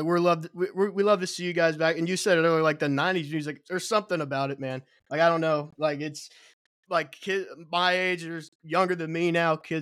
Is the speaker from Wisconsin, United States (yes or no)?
no; Cincinnati, Ohio, United States; And I'm from Cincinnati, Ohio, so surfing isn't really a big part of my life at all